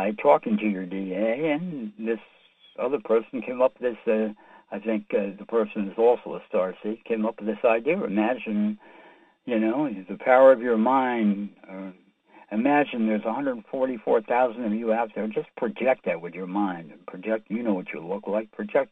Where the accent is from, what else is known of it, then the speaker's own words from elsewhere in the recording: New York City, New York, United States; I'm from New York City.